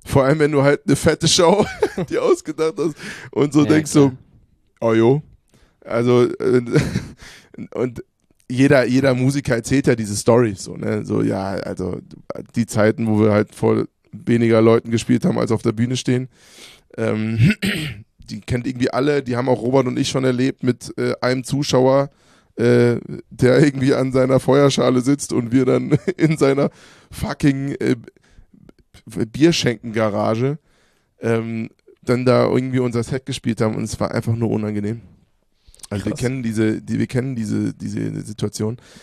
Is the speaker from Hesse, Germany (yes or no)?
yes; Hofheim, Hesse, Germany; also born or lived in Offenbach; So, ich bin in Offenbach geboren, in Hofheim aufgewachsen.